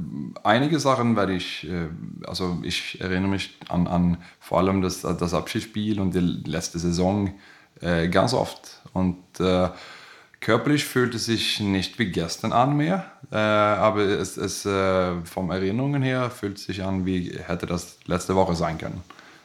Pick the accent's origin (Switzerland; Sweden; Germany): Sweden; German is a second language; diese schöne Teil Schwedens auch sehen. Ist meine Heimat.